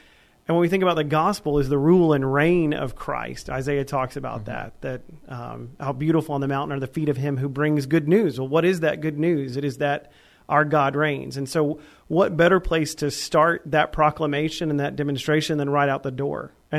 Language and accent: English; Florida, United States; also born or lived in Georgia / Middle East / North Africa; So I grew up in Central Florida, really claimed Georgia as home, spent some time overseas in the Middle East, North Africa, worked for the International Mission Board.